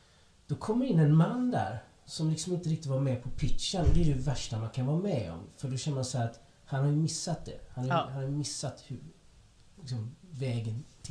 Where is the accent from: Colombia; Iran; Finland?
Colombia; now in Sweden; Jag är från Colombia. Jag är kaffet.